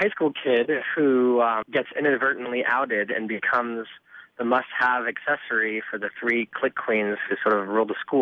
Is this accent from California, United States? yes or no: yes; Los Angeles, California, United States; I was raised in Los Angeles, but I'm one of those Americans who's never done the cross-country trip, with my parents.